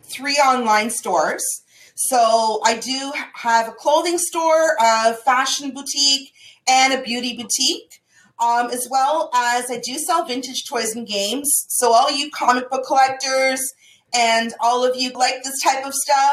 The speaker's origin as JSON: {"language": "English", "town": "Toronto", "region": "Ontario", "country": "Canada", "said": "you know, we're both from Toronto."}